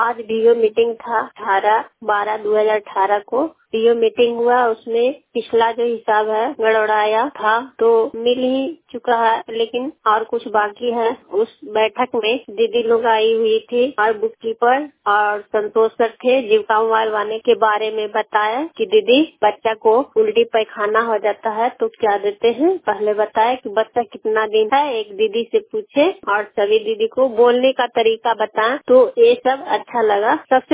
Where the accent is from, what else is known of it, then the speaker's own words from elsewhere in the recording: India; थाना हनौ, जिला लंदा के रहने वाली हूँ।